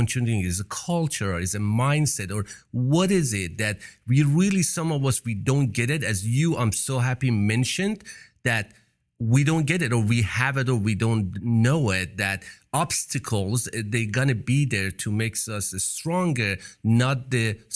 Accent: Iran; English is a second language; I'm a Persian. I came from Iran. I was in Iran, Iraq war.

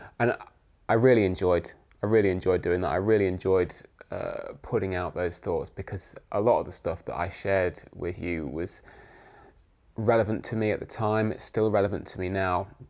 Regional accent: Nottingham, East Midlands, United Kingdom; a lot of people from Nottingham, which is my hometown.

